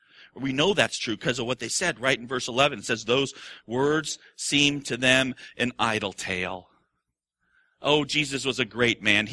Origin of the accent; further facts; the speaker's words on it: United States; I'm so proud to be an American, aren't you? Man, I love that I'm an American.